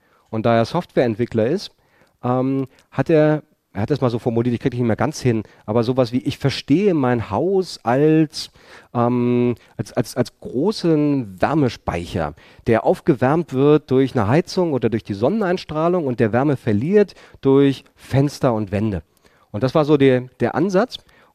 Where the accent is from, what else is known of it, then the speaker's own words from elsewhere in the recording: Berlin, Germany; ich komme aus Berlin